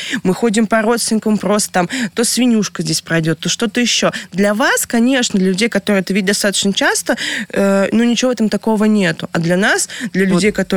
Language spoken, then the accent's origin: Russian; Saint Petersburg, Russia; Вот мы семья из Санкт-Петербурга